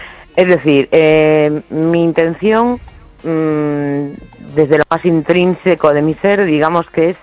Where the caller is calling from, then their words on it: A Coruña, Galicia, Spain; de La Coruña.